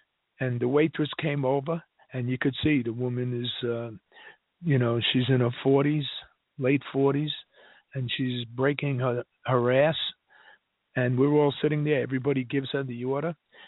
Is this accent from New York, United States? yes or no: yes; New York, United States; My wife and I, we won a trip to New York. We're from New York.